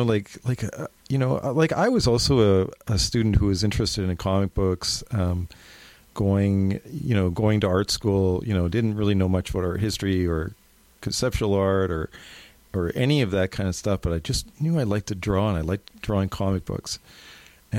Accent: Winnipeg, Manitoba, Canada; people ask me, where are you from? And I go, Winnipeg.

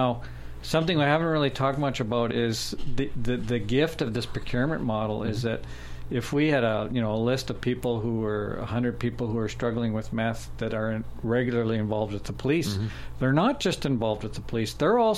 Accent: Canada; I'm from Canada, and I'm studying social enterprises.

